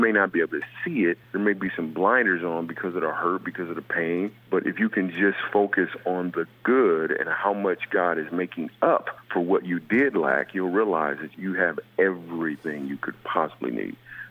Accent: Michigan, United States; So, and I'm from Michigan as well.

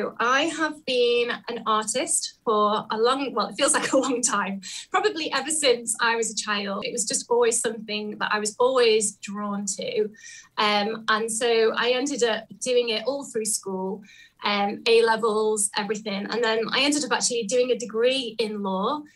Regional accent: Wales, United Kingdom; So I am from South Wales in the UK.

